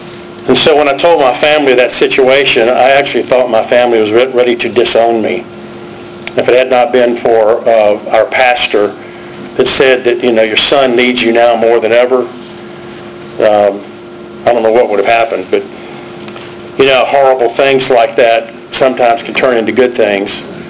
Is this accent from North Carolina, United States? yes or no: yes; Tryon, North Carolina, United States; born there; I was born in Tryon, North Carolina. My mom born in Virginia.